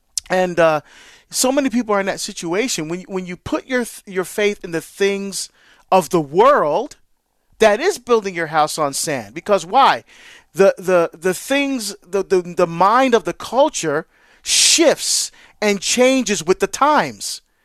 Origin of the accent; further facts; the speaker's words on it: Hillside, New Jersey, United States; I am, my friend. I am. Went to Christ the King High School and Parish.